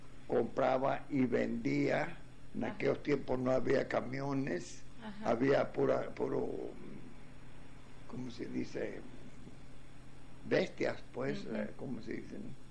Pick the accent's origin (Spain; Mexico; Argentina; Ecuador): Mexico; Moctezuma, Sonora; also born or lived in Douglas, Arizona; now in El Paso, United States; salimos todos de ahí de Sonora, de Moctezuma. No todos juntos, unos salimos primero y otros después, ¿no?